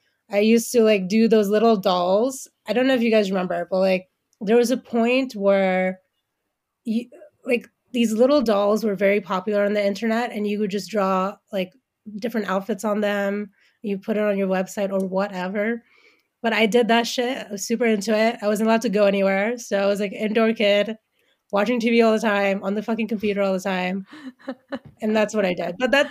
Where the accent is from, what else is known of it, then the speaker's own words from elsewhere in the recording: Bangladesh; also born or lived in Arkansas, United States; And he was from Bangladesh. And I said, I'm from Bangladesh.